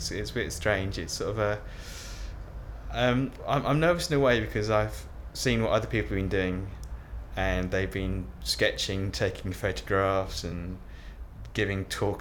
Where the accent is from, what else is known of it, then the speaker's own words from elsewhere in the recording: Royston, East of England, United Kingdom; I'm 36 years old and I'm from Royston in Herts.